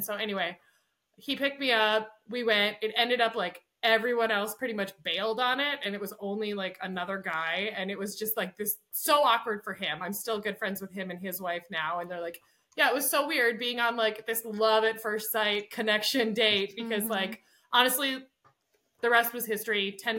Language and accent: English; Minnesota, United States; We grew up like on the Minnesota side of the border, but they kind of call it outstate Minnesota, like rural Minnesota.